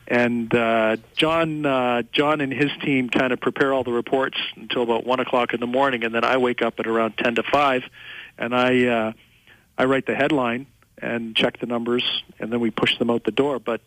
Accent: Ontario, Canada; Say hello to everyone in the Quinte region, my hometown.

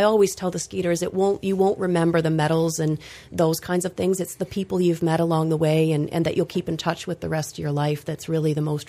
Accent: Perth, Ontario, Canada; moved away as an adult; now in Kingston, Canada; I finished high school. I grew up in Perth, finished high school

